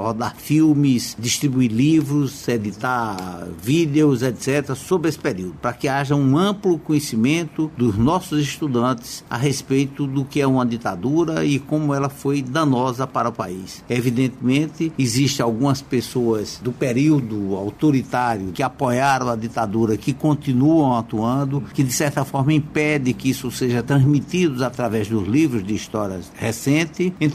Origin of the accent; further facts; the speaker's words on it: Pernambuco, Brazil; eu vim de Pernambuco porque eu já estava sendo condenado à prisão lá em Pernambuco.